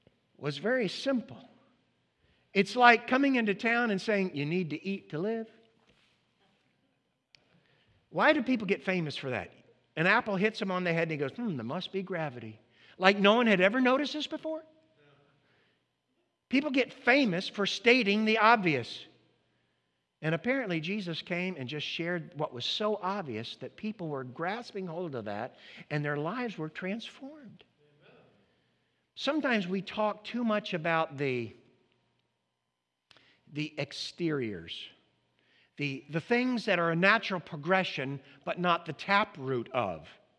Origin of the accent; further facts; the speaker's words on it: United States; because I'm an American, I said to myself